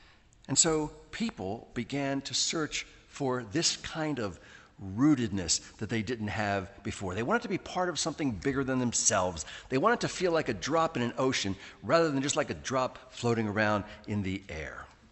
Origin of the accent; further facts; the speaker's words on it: United States; After all, I'm an American.